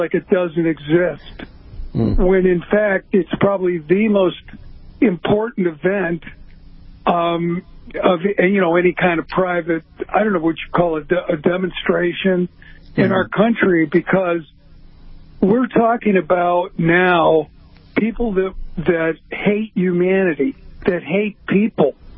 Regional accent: Chicago, Illinois, United States; He's so near and dear to me because I grew up in Chicago. I'm a Bears fan.

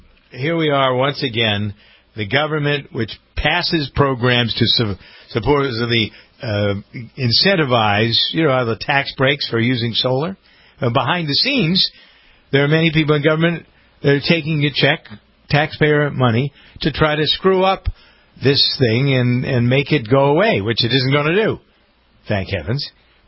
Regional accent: Framingham, Massachusetts, United States; I actually found a pizza place here in Framingham, my hometown

